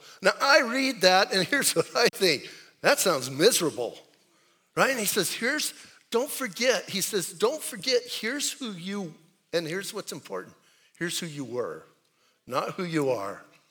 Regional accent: Bisbee, Arizona, United States; I'm from Bisbee, and Bisbee has a reputation.

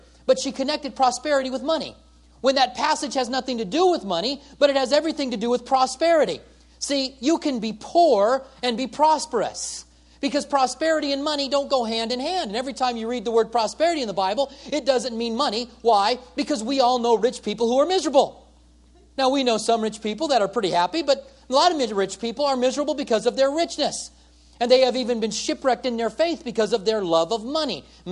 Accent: United States; You know, I got rights as being American.

